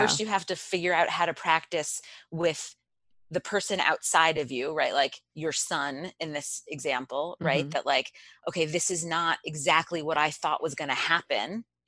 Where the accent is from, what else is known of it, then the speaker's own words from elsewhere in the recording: New York, United States; I am a New Yorker.